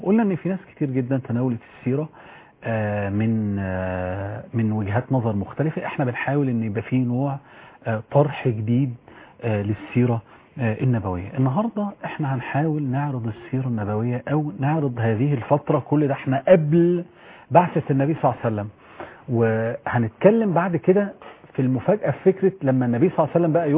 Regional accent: Egypt; عندنا في مصر

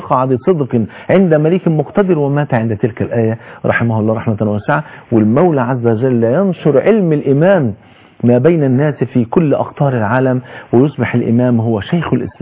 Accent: Egypt; عندنا في مصر

